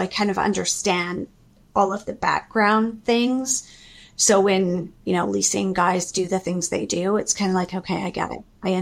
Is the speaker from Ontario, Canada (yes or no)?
no; Saskatchewan, Canada; now in Calgary, Canada; I moved to Calgary from Saskatchewan, and I applied for jobs the old-fashioned way out of the newspaper.